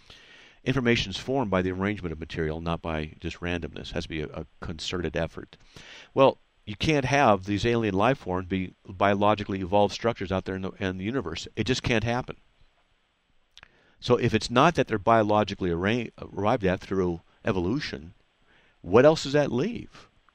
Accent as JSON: {"language": "English", "town": "Buena Park", "region": "California", "country": "United States", "tie": "born or raised there", "said": "because I grew up in Buena Park when I was younger."}